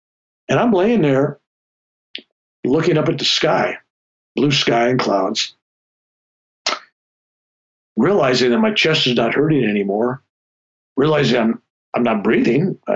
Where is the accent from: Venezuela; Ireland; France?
Ireland; Being an Irishman, it comes out of me once in a while, so forgive me.